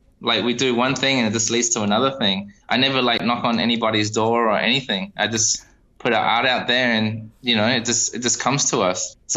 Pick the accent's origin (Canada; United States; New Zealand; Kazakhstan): New Zealand; my art career really started in New Zealand, actually, and it was thanks to growing up in New Zealand.